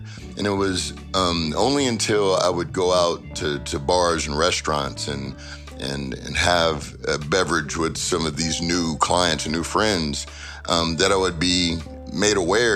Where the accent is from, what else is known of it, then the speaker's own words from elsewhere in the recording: Inglewood, California, United States; born there; Inglewood, California. It's a city that I was born in. I was born in Sentinella Hospital